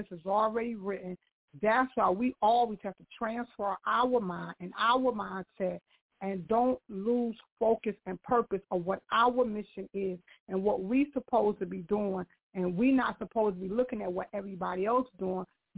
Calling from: Knightdale, North Carolina, United States; I'm originally calling from Knightdale, North Carolina. I'm originally from Newark

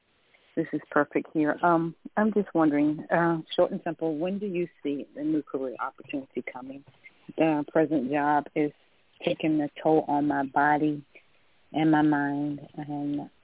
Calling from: Georgia, United States; calling from Georgia.

